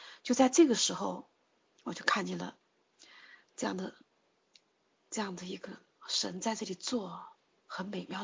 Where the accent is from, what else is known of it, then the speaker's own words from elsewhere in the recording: China; 就说拿我们中国人的话就是没有男人的那种气概一样的